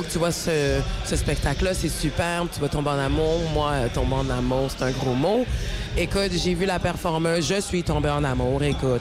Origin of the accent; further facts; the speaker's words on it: Montreal, Quebec, Canada; Je suis née et j'ai été élevée à Montréal. Et ensuite, j'ai déménagé à Québec pour 12 ans. Je suis retournée à Montréal pour me fiancer.